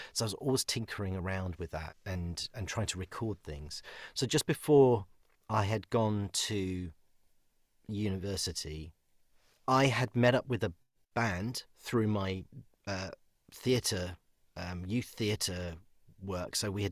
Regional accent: London, United Kingdom; I grew up in London, North London, and was actively into the Scouts.

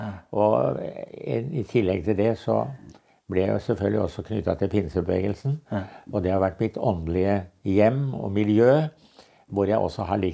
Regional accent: Tønsberg, Vestfold, Norway; Og så den siste stedet vi vokste opp i Tønsberg, Betania-menigheten

